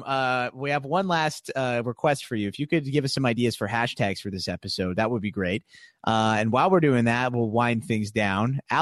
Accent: Canada; because I'm Canadian. I have to stick with my brothers and sisters from Canada.

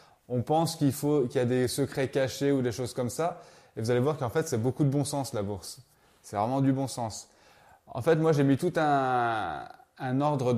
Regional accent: France; Voilà, moi je suis français.

